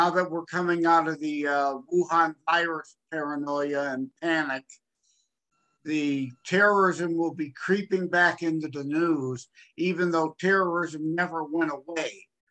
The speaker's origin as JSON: {"language": "English", "town": "Wyandotte", "region": "Michigan", "country": "United States", "said": "I'm from the Detroit, Michigan area. It's the eastern part of the Midwest state of Michigan. And I've been a lifelong resident of the city I'm in, which is called Wyandotte."}